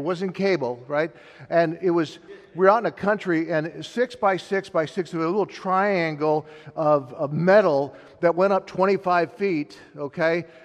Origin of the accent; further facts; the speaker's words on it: Wisconsin, United States; I grew up in God's country, also known as Wisconsin, okay, just saying, all right, so you can take the boy out of Wisconsin, but you can't take Wisconsin out of the boy.